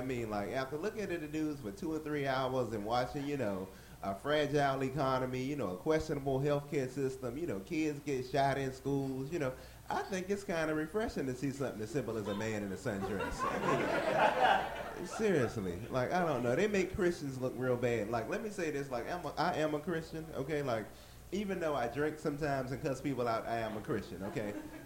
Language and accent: English; North Carolina, United States; Because I'm from North Carolina, we have homeless people there